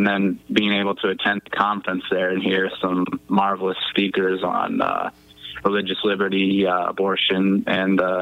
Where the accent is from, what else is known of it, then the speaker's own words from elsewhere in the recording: Iowa, United States; now in Seward, United States; I'm from Iowa. I'm here in Seward, Nebraska, currently studying at Concordia University, Nebraska.